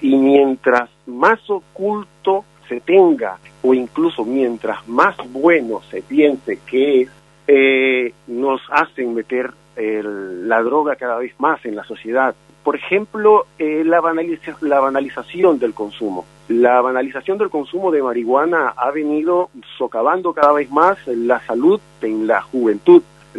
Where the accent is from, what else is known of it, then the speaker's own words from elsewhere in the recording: Santa Marta, Magdalena, Colombia; Yo soy de Colombia, Santa Marta, Colombia.